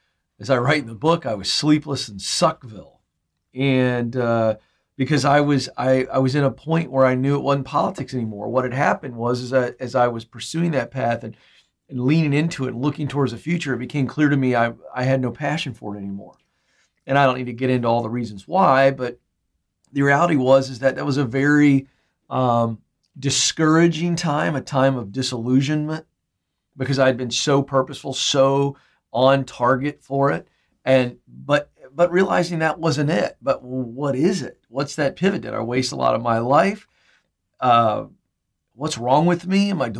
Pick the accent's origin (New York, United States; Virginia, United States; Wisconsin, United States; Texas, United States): Virginia, United States; I grew up in the Commonwealth of Virginia, and I was raised in a house where there was a great appreciation for history